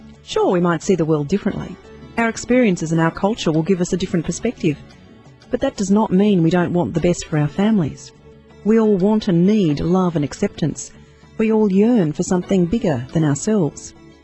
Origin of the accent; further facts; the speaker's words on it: Australia; And I'm Australian. We're from two different countries and we're from two different cultures.